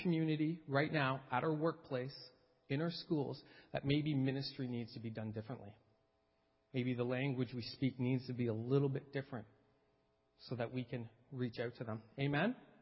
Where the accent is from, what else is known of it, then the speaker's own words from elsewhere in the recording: Canada; I know we're Canadian.